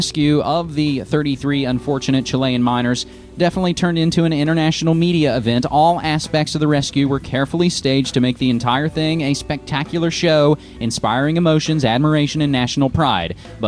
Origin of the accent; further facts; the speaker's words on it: West Virginia, United States; all the guys in my home state of West Virginia never seemed to be so lucky.